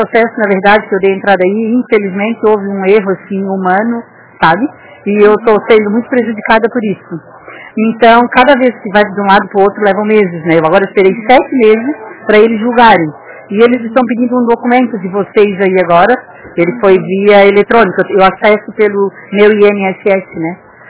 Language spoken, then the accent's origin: Portuguese; Biguaçu, Santa Catarina, Brazil; eu sou aqui de Biguaçu